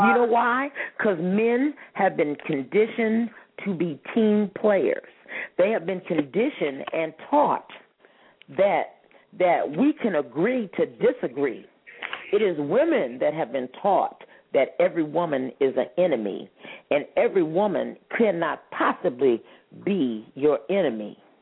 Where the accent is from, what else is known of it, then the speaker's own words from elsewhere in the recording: the South, United States; You can tell I'm from the South, right?